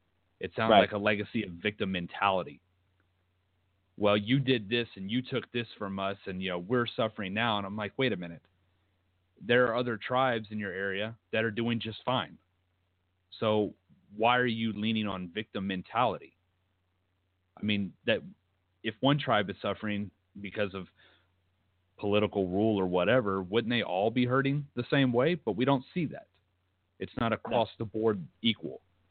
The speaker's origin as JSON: {"language": "English", "region": "Virginia", "country": "United States", "tie": "born or raised there", "said": "Now, you know, growing up in Virginia, I can, you know, talk about a few tribes that are for sure that I know are in that area"}